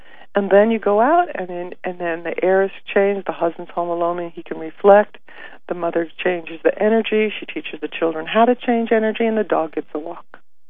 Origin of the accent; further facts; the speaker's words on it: New Jersey, United States; You know, I was raised Irish Catholic, and when I went to Mexico, after being raised Irish Catholic in the East Coast in New Jersey, I went to Mexico